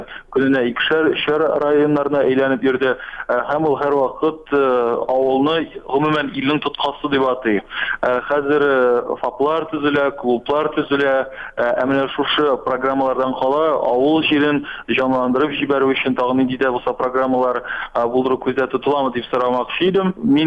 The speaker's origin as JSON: {"language": "Tatar", "town": "Naberezhnye Chelny", "region": "Tatarstan", "country": "Russia", "said": "Мин үзем Чаллыдан булгач"}